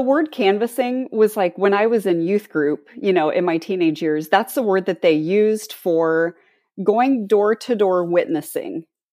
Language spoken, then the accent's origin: English; Ohio, United States; now in Goshen, United States; No, I grew up in Southwestern Ohio, like near Dayton.